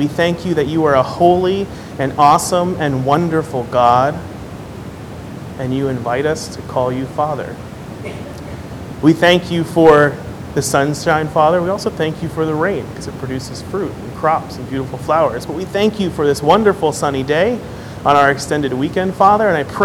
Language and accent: English; Chicago, Illinois, United States; my wife and I come from Chicago, Illinois. I actually grew up here.